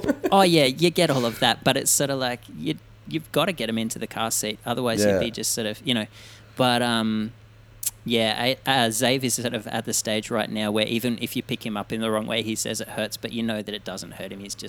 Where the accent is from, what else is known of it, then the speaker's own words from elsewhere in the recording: Australia; especially growing up in Australia. Like, everybody grows up by the ocean or there's a swimming pool in somebody's backyard.